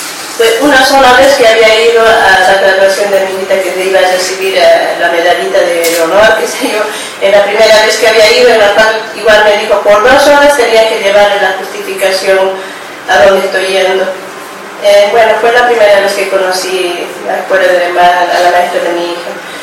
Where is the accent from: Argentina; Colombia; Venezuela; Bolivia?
Bolivia; moved away as an adult; Buenas tardes … soy inmigrante boliviana. Hace 12 años que yo trabajo en el alimento.